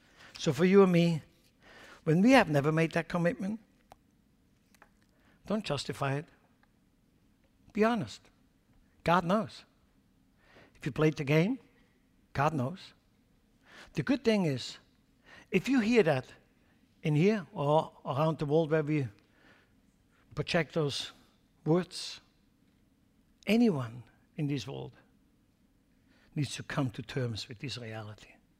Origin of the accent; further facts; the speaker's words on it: Switzerland; accent: Swiss; English is a second language; I will always keep my Swiss accent.